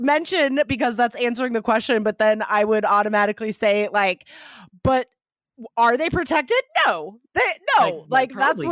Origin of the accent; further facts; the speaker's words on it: United States; I am from the United States